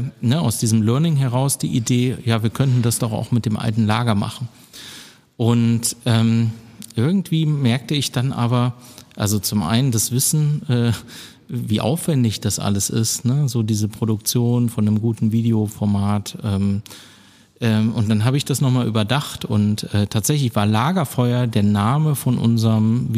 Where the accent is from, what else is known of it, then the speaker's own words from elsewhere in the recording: Dessau, Saxony-Anhalt, Germany; also born or lived in Dresden / Bielefeld / Berlin; now in Soest, Germany; nee, ich komme ganz ursprünglich aus Dessau, das ist in Sachsen-Anhalt, Bauhausstadt. Mhm. Hab dann aber erst in Dresden gelebt, dann in Bielefeld und dann 15 Jahre in Berlin und jetzt halt seit 4 Jahren hier